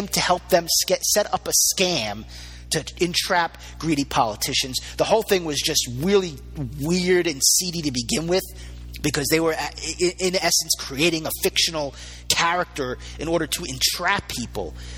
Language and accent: English; New York, United States; Maybe it's because I'm from New York.